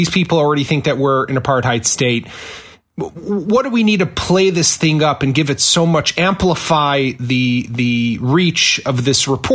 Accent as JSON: {"language": "English", "town": "Chicago", "region": "Illinois", "country": "United States", "said": "You know, as someone, I'm originally from Chicago and my father still lives there."}